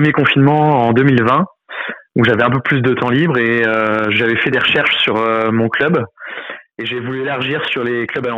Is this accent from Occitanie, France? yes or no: no; Sainte-Gemme-la-Plaine, Pays de la Loire, France; moi, je suis originaire de Saint-James-la-Plaine, à côté de Luçon.